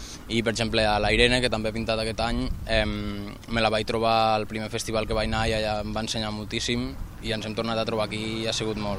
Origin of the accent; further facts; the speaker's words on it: La Seu d'Urgell, Catalonia, Spain; sóc de la Seu d'Urgell, Catalunya, i sóc pintor i muralista.